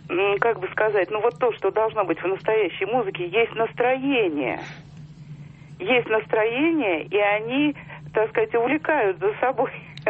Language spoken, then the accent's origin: Russian; Moscow, Russia; Я из Москвы. … Я профессиональный музыкант.